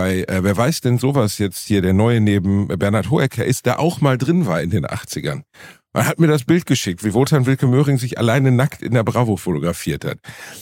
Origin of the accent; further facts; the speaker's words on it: North Rhine-Westphalia, Germany; Ich komme aus dem Ruhrpott.